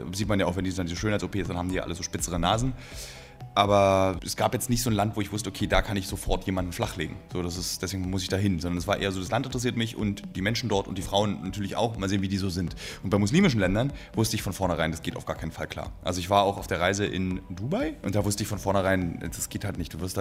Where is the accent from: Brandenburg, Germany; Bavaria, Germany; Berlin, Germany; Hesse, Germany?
Berlin, Germany; born there; Also ich als gebürtiger Berliner